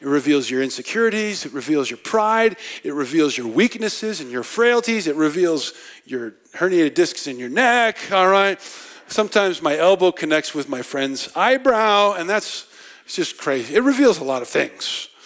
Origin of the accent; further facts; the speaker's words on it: Nebraska, United States; Because I'm from Nebraska, all right?